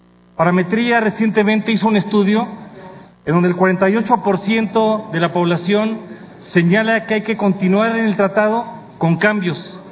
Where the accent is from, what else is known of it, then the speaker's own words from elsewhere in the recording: Mexico; Los que somos mexicanos orgullosos, los que llevamos a México en la piel